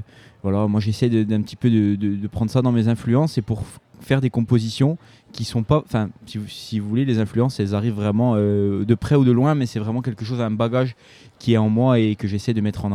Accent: Bastia, Corsica, France; je suis originaire de Bastia

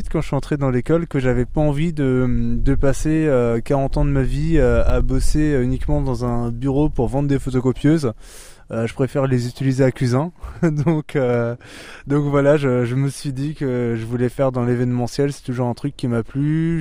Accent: Dijon, Bourgogne-Franche-Comté, France; moved away as an adult; À la base, je suis bourguignon, j'ai vécu à Dijon, et ensuite pour les études, je suis parti en école de commerce à Clermont-Ferrand, et c'est dans le cadre de cette école de commerce que je suis en stage ici.

